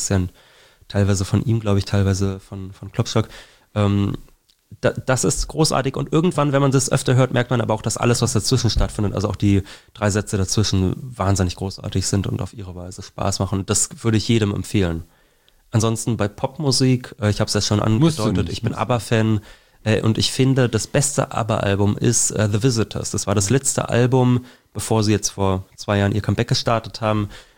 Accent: Berlin, Germany; Ich bin ursprünglicher Berliner.

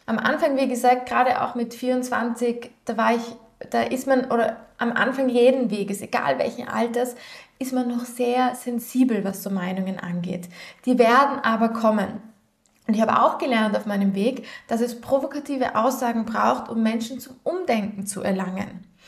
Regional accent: Vienna, Austria; Und ich komme aus Wien

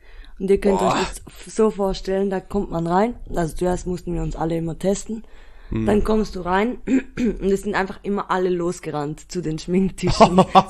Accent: Switzerland; Ich bin Schweizerin, lass mich doch. Ich kann nicht besser Hochdeutsch.

